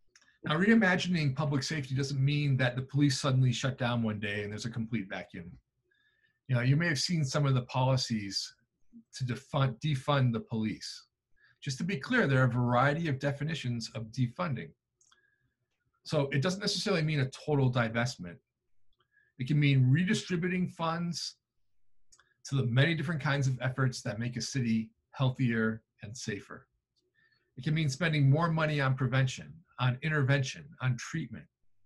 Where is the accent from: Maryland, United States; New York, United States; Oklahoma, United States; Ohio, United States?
New York, United States; Buffalo; I'm from Buffalo and I know that man.